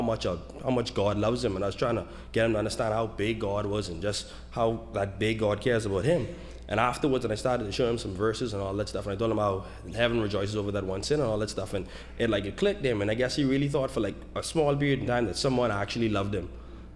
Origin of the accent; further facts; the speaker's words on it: Bahamas; I'm from the Bahamas.